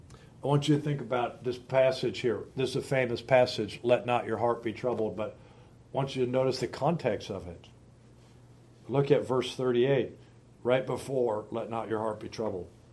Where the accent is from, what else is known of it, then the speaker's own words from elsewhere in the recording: United States; I am praying for America. I'm American through and through, and I'm a Republican through and through, and I'm conservative through and through.